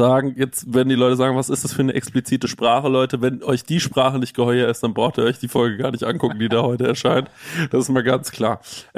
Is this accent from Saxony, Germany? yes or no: no; Düsseldorf, North Rhine-Westphalia, Germany; wie man bei uns in Düsseldorf sagt.